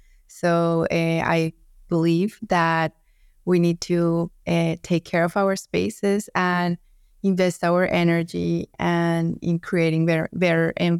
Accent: Colombia; And we love it because it is from my country. I am from Colombia.

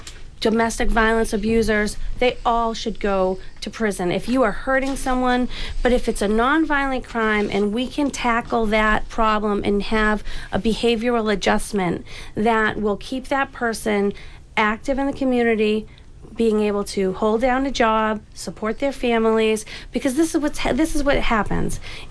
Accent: Brockton, Massachusetts, United States; So Brockton, I mean, I come from Brockton. I live in Brockton.

